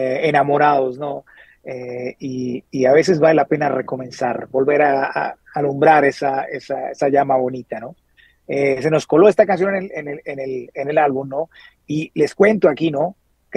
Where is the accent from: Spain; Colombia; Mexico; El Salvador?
Colombia; now in Canada; soy de origen colombiano, vivo en Canadá